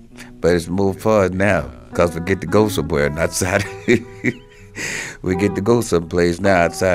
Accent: Greenville, South Carolina, United States; I'm from Greenville, South Carolina. I brought here since 1940.

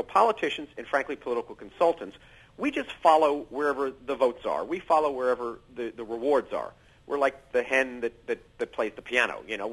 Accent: Sugar Land, Texas, United States; I'm from Sugar Land, Texas. I grew up not very far from Dan Rather.

